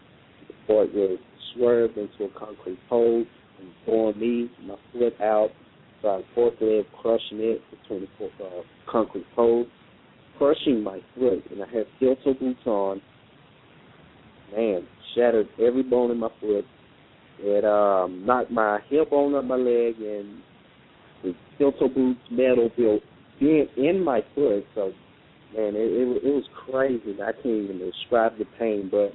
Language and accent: English; Lufkin, Texas, United States; I'm from Lufkin, Texas. It's a very small town in Texas.